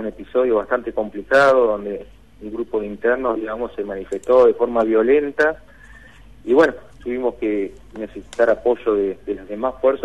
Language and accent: Spanish; Gualeguaychú, Entre Ríos, Argentina; Como yo estoy trabajando acá, yo soy de Gualeguaychú